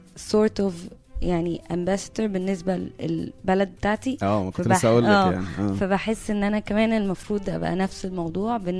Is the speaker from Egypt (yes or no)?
yes; Egypt; الناس مبدئيا بتستغرب ان انا مصريه من تصرفاتي